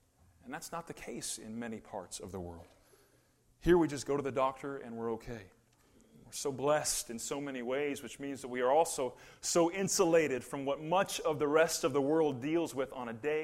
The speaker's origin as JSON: {"language": "English", "country": "United States", "said": "it just never even crossed my mind being an American in this day and age"}